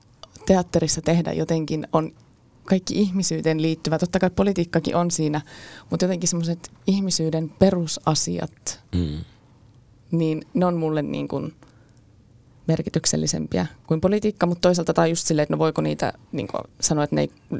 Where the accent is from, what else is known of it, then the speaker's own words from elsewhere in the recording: Oulu, North Ostrobothnia, Finland; Ei vaan mä oon siis Oulusta kotoisin